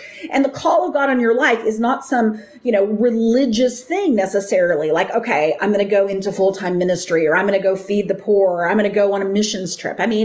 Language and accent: English; United States; I mean, I grew up in America. I grew up in this idea of the American dream.